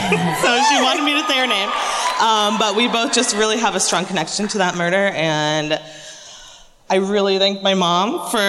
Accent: Orlando, Florida, United States; So I'm actually from Orlando.

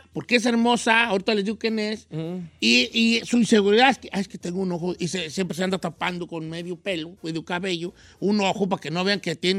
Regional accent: Nayarit, Mexico; Nosotros teníamos un restaurancito en la playa, yo soy de Nayarit

